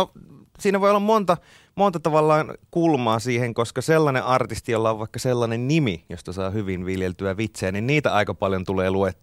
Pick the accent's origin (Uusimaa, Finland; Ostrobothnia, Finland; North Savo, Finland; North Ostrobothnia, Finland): North Savo, Finland; Kuopio; mä oon Savosta kotoisin, mä oon Kuopiossa kasvanut ja varttunut. Pidän itseäni jonkinlaisena savolaisena vieräleukana